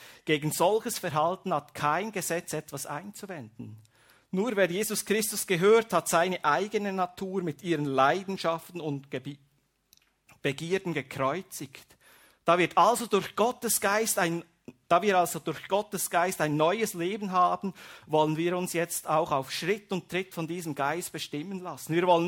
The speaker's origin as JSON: {"language": "German", "country": "Switzerland", "said": "Oder bleiben wir wirklich manchmal bei unserem Geldsäckel stehen oder bei dem, was wir könnten tun als Schweizer"}